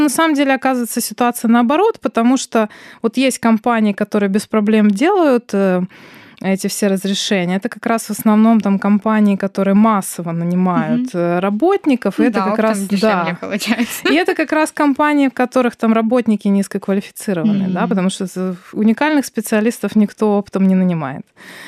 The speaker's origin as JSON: {"language": "Russian", "country": "Ukraine", "also_born_or_lived": "Spain / Belarus", "said": "Да, я украинка, которая сначала 6 лет прожила в Испании, потому что я там училась, да, потом 11 лет работала и жила в Беларуси, и сейчас вернулась на родину"}